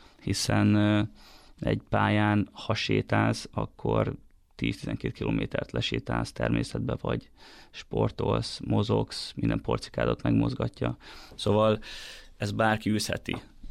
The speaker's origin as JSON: {"language": "Hungarian", "country": "Hungary", "said": "Mi, mint magyarok, tudjuk is magunkról, hogy amikor olimpia"}